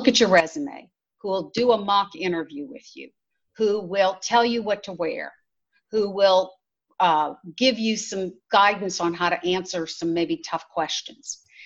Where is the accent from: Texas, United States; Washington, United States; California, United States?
Texas, United States; Houston; astronauts, I'm from Houston, right